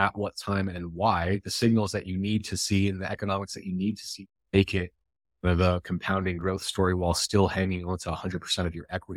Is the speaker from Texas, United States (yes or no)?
no; Iowa, United States; I grew up in Iowa. It's very farmer factory, very blue collar.